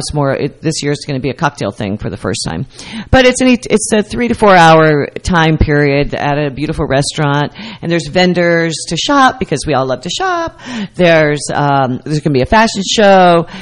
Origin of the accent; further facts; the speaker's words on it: Arkansas, United States; also born or lived in California; now in New Jersey, United States; I'm from Arkansas